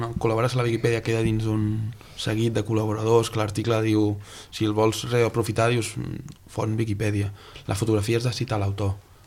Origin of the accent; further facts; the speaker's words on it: Sabadell, Catalonia, Spain; Jo sóc de Sabadell i ens van guanyar els de Terrassa al final.